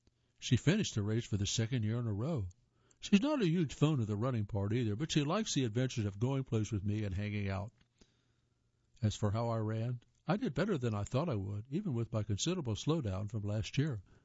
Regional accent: Illinois, United States; The race in my hometown of Illinois, and I've been doing it almost every year since I was Betsy's age.

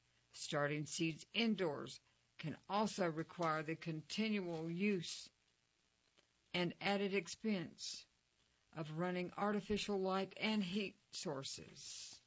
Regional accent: Wisconsin, United States; In cold northern regions like my home state of Wisconsin

